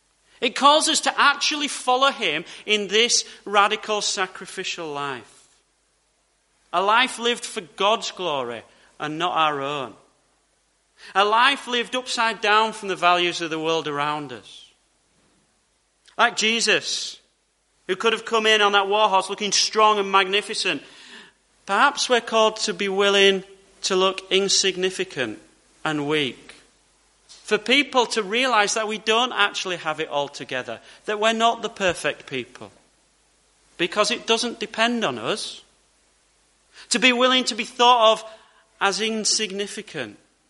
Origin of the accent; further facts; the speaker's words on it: Yorkshire and the Humber, United Kingdom; as soon as I open my mouth and say that I'm from Yorkshire